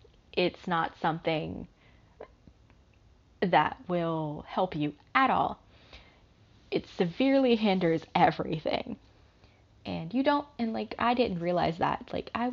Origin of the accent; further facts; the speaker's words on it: the South, United States; I'm from the South. That should tell you everything.